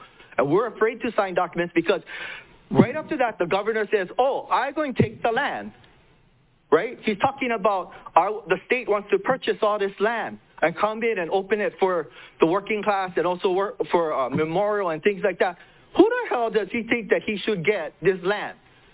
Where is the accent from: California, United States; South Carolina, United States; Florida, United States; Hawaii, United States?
Hawaii, United States; I'm Hawaiian. I grow kalo.